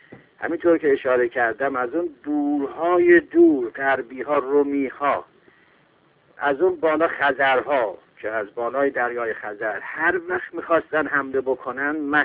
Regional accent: Tabriz, East Azerbaijan, Iran; به عنوان یک تبریزی هیچ وقت فارس را اکثریت یا آذربایجانی را اقلیت ندیدم.

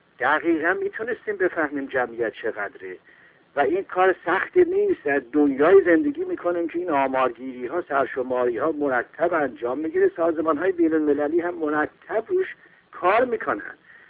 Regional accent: Tabriz, East Azerbaijan, Iran; به عنوان یک تبریزی هیچ وقت فارس را اکثریت یا آذربایجانی را اقلیت ندیدم.

